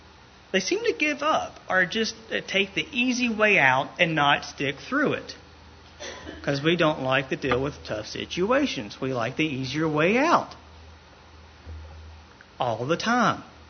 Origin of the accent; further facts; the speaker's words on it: Lexington, Kentucky, United States; as he says, I'm from Lexington, Kentucky. I used to drive back and forth to Louisville. It's about an hour's drive up the interstate.